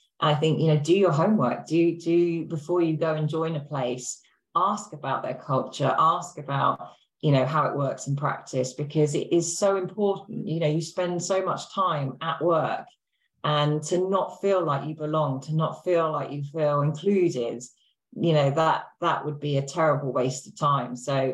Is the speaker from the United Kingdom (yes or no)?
yes; Brighton, South East England, United Kingdom; I grew up in Brighton, so by the sea.